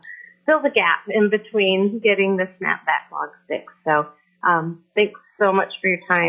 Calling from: Homer, Alaska, United States; and I'm calling in from Homer.

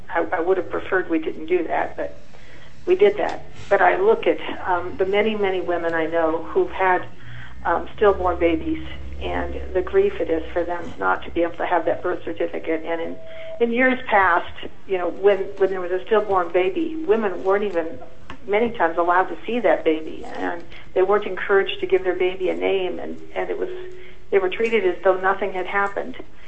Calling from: Delta Junction, Alaska, United States; I'm calling from Delta Junction, Alaska.

